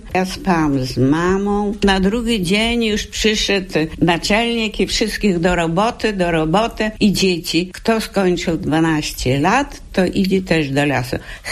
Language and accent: Polish; Vyshnivets, Ternopil Oblast, Ukraine; Moje rodzinne miasto to jest na Kresach Wschodnich, Wiśniowiec. To jest takie miasto historyczne, tam jest zamek Wiśniowieckich.